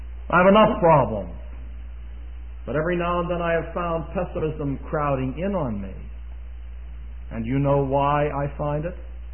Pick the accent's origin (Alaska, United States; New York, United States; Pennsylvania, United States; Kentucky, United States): Pennsylvania, United States; I was raised near Pittsburgh, and I was faithful to those wretched Steelers for years and years and years.